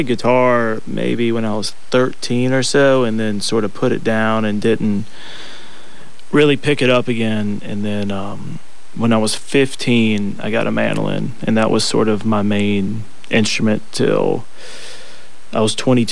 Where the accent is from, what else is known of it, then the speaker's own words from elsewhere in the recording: Atlanta, Georgia, United States; I grew up in Atlanta. I was born.